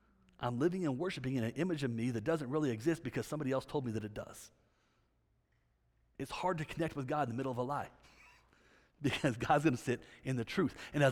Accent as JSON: {"language": "English", "region": "Texas", "country": "United States", "tie": "born or raised there", "said": "now, I grew up in Texas. Y'all, everybody's saved in Texas, you know what I'm saying?"}